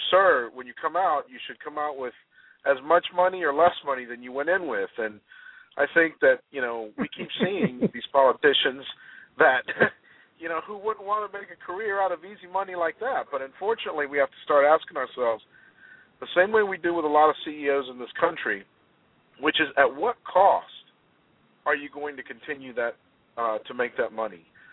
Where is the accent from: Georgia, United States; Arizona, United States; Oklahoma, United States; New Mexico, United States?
Georgia, United States; Americus; happening in my hometown of Americus, Georgia, where I, you know, lived for the first 18 years of my life.